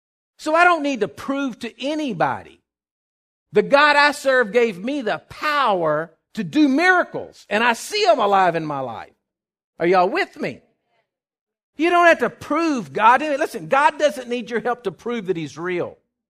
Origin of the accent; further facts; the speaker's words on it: Texas, United States; where are y'all from? And I said, oh, we're from Texas.